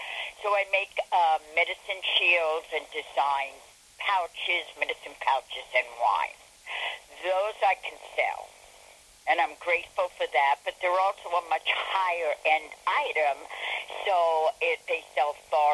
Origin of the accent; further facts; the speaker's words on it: New York, United States; I come from the South Bronx. So I can have a temper.